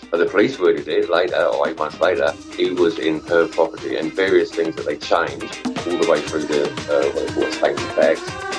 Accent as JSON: {"language": "English", "region": "London", "country": "United Kingdom", "said": "I'm actually from the UK. I'm from London."}